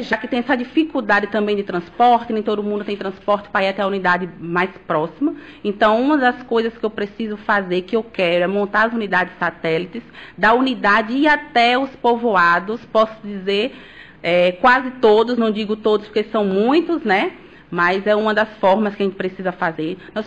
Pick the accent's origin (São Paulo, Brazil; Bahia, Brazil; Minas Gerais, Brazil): Bahia, Brazil; Umburanas; moved away as an adult; also born or lived in Feira de Santana; quando eu saí de Umburanas para estudar em 2008, não tinha nenhum curso de enfermagem, nem em Jacobina, nem nas cidades vizinhas.